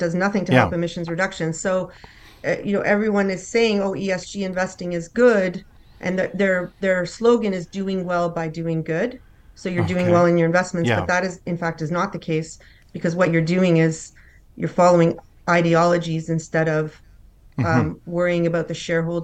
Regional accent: Toronto, Ontario, Canada; Having been, you know, born and bred in Toronto, you don't really notice or know that much about the resources sectors.

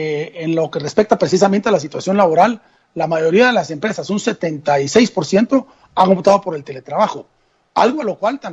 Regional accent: Guatemala; y de una manera muy creativa, como somos los guatemaltecos.

